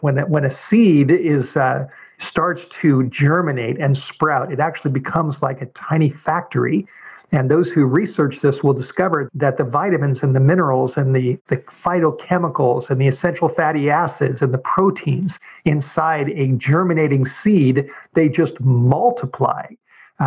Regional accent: Hollywood Hills, California, United States; I grew up in the Hollywood Hills in Southern California. I'm 61 years old, and I grew up in a Jewish home that was very secular.

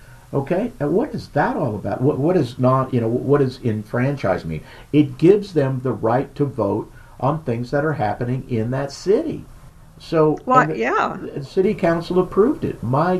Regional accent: California, United States; and we came from California where this was just very evident

